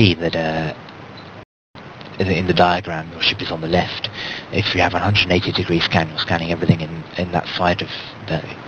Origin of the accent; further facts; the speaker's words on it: United Kingdom; I use miles myself, being British